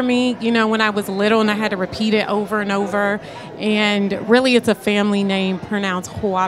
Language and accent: English; California, United States; Because I'm from the Bay Area.